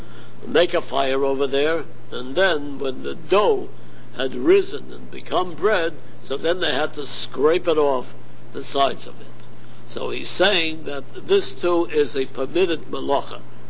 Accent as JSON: {"language": "English", "town": "Harlem", "region": "New York", "country": "United States", "tie": "born there", "said": "No, in Harlem. In Harlem. I was born in Harlem, sure."}